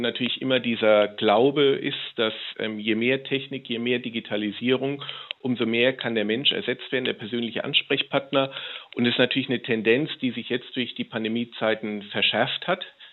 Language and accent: German; Rhineland-Palatinate, Germany; aus dem Land, wo ich herkomme, Bundesland, wo ich herkomme, Rheinland-Pfalz, in der Gemeinde, wo ich wohne